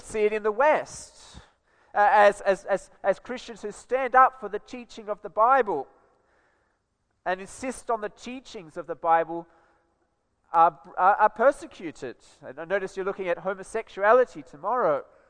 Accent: Australia; I'm an Australian, right?

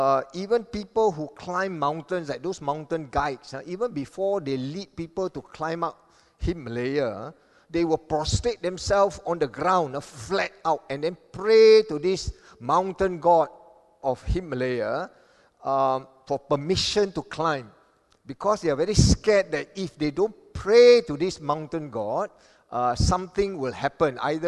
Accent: Kelantan, Malaysia; When I was growing up in the East Coast in Kelantan, I had this personal dilemma

